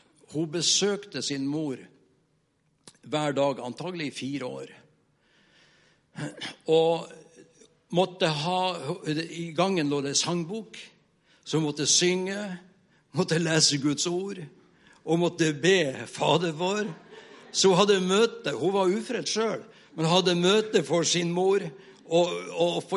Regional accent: Mo i Rana, Nordland, Norway; Jeg er fra Mo i Rana, og ut forbi Mo i Rana, et lite sted, 2 mil nord for Mo i Rana, hvor jeg hadde onkel og tante, og så 3 søskenbarn, 3 jenter. Så når jeg var sommerferie, så flyttet jeg fra byen opp der.

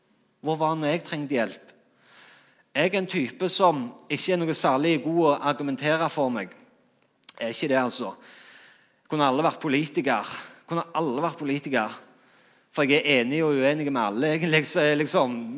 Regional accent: Rogaland, Norway; Her kom jeg fra Jæren, liksom, rolig og trygge forhold liksom, i Norge

